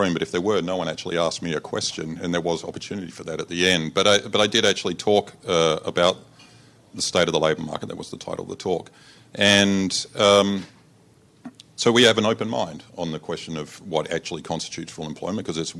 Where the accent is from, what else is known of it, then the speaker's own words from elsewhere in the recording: Adelaide, South Australia, Australia; Well, I'm from Adelaide originally